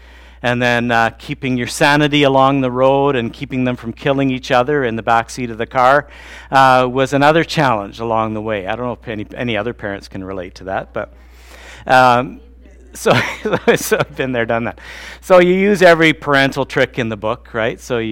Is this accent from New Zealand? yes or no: no; Brandon, Manitoba, Canada; now in Swift Current, Canada; I grew up in Brandon, so north of there, there's a lake